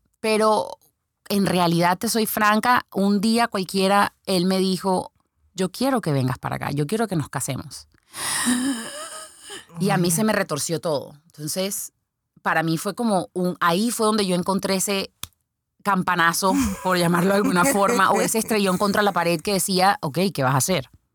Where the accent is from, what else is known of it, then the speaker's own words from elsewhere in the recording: Barranquilla, Atlántico, Colombia; Yo soy colombiana. Okay. Nací en la ciudad de Barranquilla. Crecí, duré la mayor parte de lo que llevo de mi vida, 28 uh-huh. años, duré en Colombia, en Barranquilla. Y decidí emigrar a los Estados Unidos porque me casé.